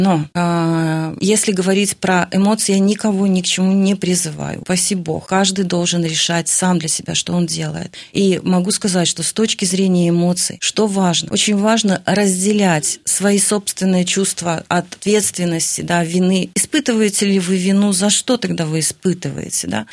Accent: Belarus; Я, например, полька по национальности. Но я родилась в Беларуси. Это мой дом.

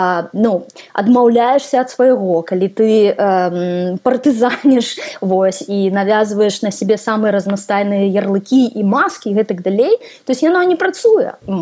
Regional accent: Minsk, Belarus; first language Russian; Belarusian is a second language; бо я з Менску выхоўвалася ў рускамоўнай сям'і, да беларускай мовы.

